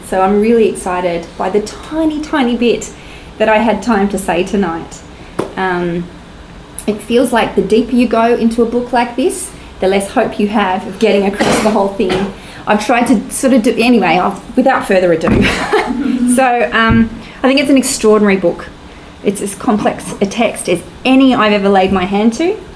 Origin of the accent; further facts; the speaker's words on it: Newtown, New South Wales, Australia; Jonathan and I come from Newtown.